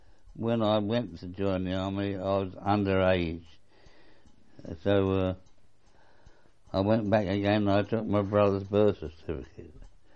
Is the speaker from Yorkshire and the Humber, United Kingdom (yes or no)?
no; Bermondsey, London, United Kingdom; born there; I was born in Bermondsey, London, on the 19th of the 7th, 1915.